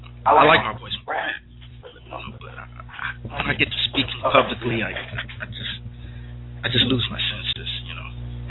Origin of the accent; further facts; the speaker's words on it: Chicago, Illinois, United States; I was born and raised in Chicago, Chi-Town, the South Side, Cook County Hospital.